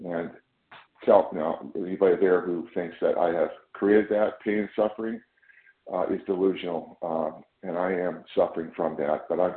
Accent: California, United States; I'm from Northern California.

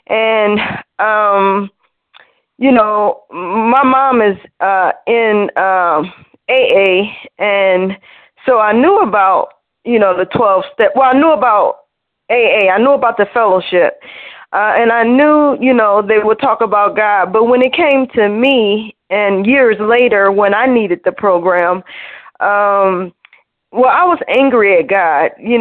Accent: Cleveland, Ohio, United States; I'm from Cleveland, and I'm a recovered compulsive overeater.

